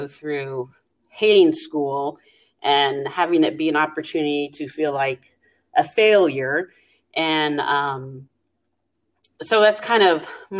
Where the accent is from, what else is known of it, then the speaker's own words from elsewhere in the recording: Alaska, United States; Well, I'm born and raised in Alaska, and I'm 52, and teaching kind of came to me late in life.